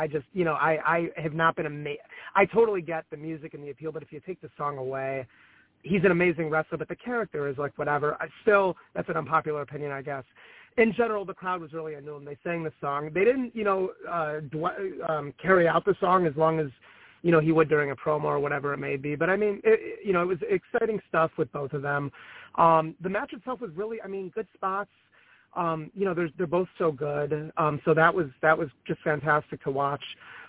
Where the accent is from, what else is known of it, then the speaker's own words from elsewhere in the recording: Chicago, Illinois, United States; I'm from Chicago, so I'm used to, like, the Chicago wrestling crowds and all of that.